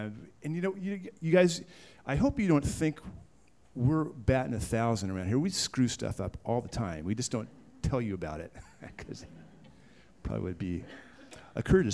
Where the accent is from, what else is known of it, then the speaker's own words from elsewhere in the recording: Los Angeles, California, United States; now in Atlanta, United States; This would not happen in my hometown of Los Angeles. But here in Atlanta